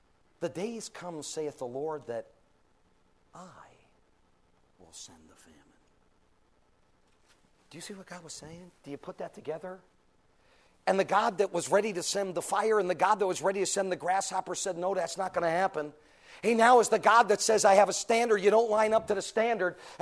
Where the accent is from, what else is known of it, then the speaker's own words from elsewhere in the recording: Arizona, United States; And Sunday morning in the state of Connecticut, like my home state of Arizona, there will be multitudes of Christians that will deny the Bible.